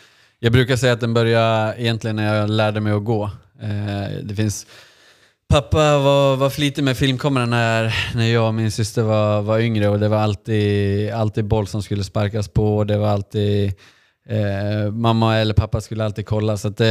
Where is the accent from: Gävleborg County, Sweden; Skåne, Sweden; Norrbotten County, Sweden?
Gävleborg County, Sweden; Gävle; Och vi har även spelat väldigt, väldigt många timmar på vår bakgård hemma i Gävle.